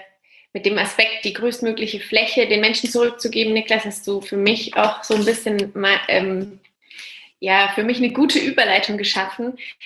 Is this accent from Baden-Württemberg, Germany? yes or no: no; Würzburg, Bavaria, Germany; Ich bin ja aus Würzburg, also ich komme von hier und bin auch wieder hierher zurückgekommen